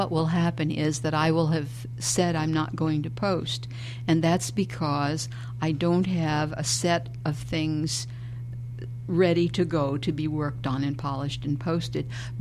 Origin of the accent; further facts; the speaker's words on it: the South, United States; I'm 70, and I'm a Southerner, okay?